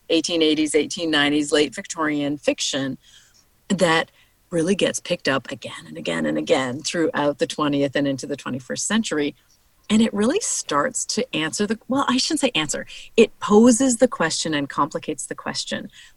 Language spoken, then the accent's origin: English; Canada; I am from Canada.